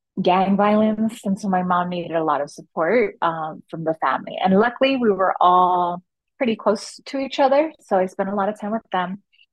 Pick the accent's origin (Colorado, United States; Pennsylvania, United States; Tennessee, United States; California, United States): California, United States; Los Angeles; I am a queer Mexican American. I grew up in Los Angeles with a single mother, but I was supported or like raised a lot by my grandparents.